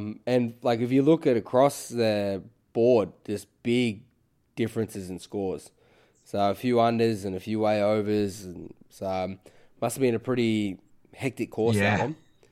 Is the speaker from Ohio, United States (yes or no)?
no; Michigan, United States; and I'm from Michigan. I got family living there.